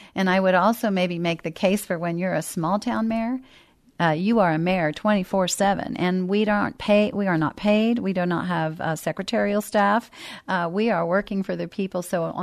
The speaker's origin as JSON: {"language": "English", "town": "San Antonio", "region": "Texas", "country": "United States", "tie": "born or raised there", "said": "I grew up here in San Antonio on the south side of town, and so I have a special love for the culture."}